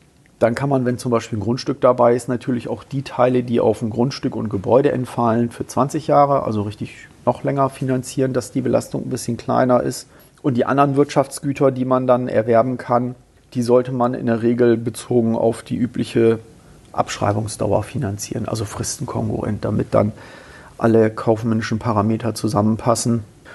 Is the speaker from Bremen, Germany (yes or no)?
yes; Bremen, Germany; ich komme ja ursprünglich aus Bremen